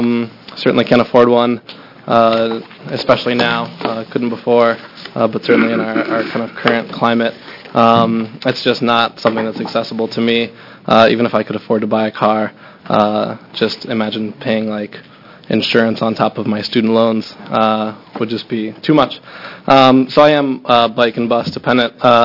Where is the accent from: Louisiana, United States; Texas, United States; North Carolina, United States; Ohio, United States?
Ohio, United States; Cleveland; now in Oregon, United States; I'm from Cleveland, Ohio originally, but the reason I came out here was for stuff like this.